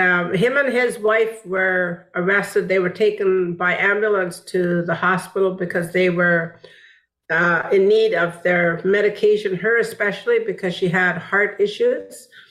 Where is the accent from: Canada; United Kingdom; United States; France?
Canada; British Columbia; I'm from the Wet'suwet'en Nation, and I'm from the Luxilio clan, which means small frog.